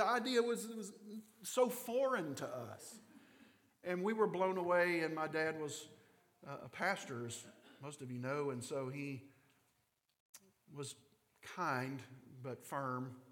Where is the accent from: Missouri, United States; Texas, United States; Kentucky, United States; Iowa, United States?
Kentucky, United States; Richmond; in my hometown of Richmond, Kentucky, to get anywhere, you had to cut through cow pastures and then the campus of Eastern Kentucky University.